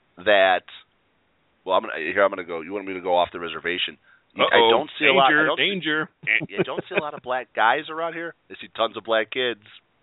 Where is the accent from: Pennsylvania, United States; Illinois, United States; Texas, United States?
Illinois, United States; Chicago; You know, but I'm from Chicago. That's not out of the ordinary in Chicago.